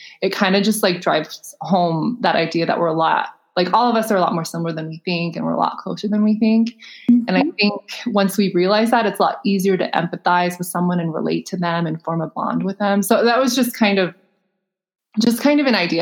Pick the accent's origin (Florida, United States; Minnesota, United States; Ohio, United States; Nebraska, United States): Nebraska, United States; And like I grew up in Nebraska, so that was easy to pull from for me.